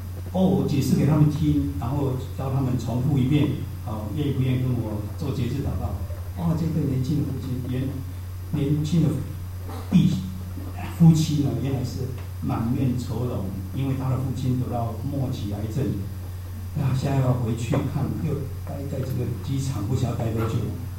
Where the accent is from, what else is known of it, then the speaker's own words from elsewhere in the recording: Taiwan; moved away as an adult; now in United States; 我第一个30年在台湾出生长大，从来没有听过福音，没有基督教会，我们是传统拜偶像的大家庭，世代同堂，80几个人挤吃住。